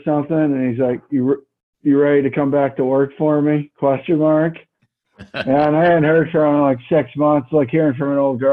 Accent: Massachusetts, United States; And I grew up in Western Mass, about an hour from New Britain

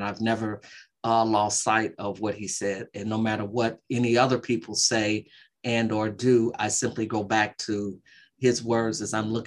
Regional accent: Michigan, United States; I grew up in Michigan. My ancestries, they came here to this country from Morocco.

